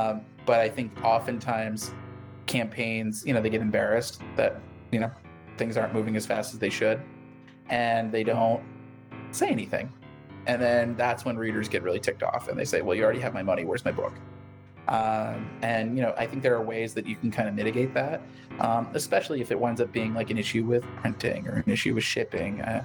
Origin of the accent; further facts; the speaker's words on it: St. Louis, Missouri, United States; The weirdest thing that happened in my hometown. Trying to think of, like, the history of St. Louis and, like, what are some weird things that happened there.